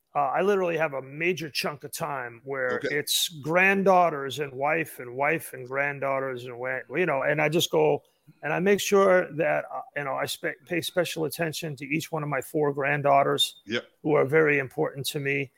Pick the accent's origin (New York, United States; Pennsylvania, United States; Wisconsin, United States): New York, United States; I grew up in New York, as you know